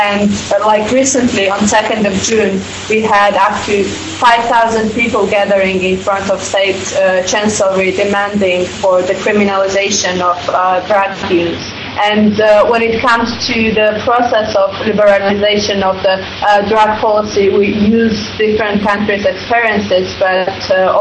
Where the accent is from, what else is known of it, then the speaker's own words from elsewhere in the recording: Georgia; English is a second language; I'm from Georgia